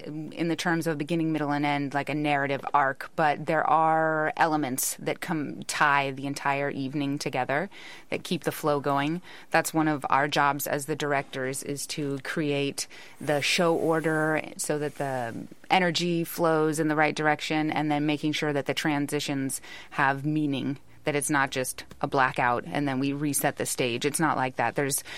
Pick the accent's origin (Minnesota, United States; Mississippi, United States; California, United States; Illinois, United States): California, United States; And even though I'm from the Bay Area, my mother never took me to see the Pickles.